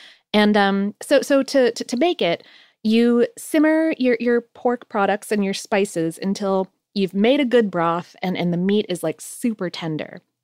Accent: Ohio, United States; born there; also born or lived in Poconos; because I was born in Ohio and even lived in like the Poconos for a minute when I was a kid.

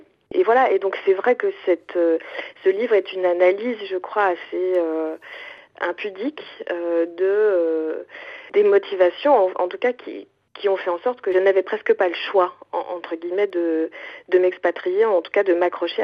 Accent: Quebec, Canada; accent: Quebec; now in France; le fait, par exemple, d'avoir modifié mon accent, j'avais un accent québécois.

